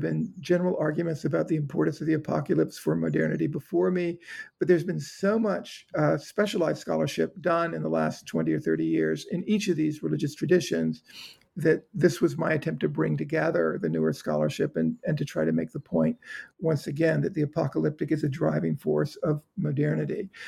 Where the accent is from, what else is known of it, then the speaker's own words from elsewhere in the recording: Georgia, United States; I grew up in South Georgia. I even remember seeing wave after wave of American fighter jets flying south into Florida during the Cuban Missile Crisis, right over the island I grew up on.